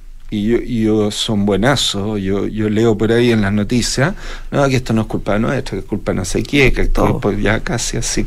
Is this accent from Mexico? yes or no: no; Chile; nosotros como chilenos, a través